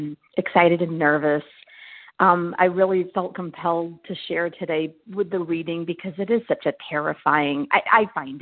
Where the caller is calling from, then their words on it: Massachusetts, United States; I am calling from Massachusetts.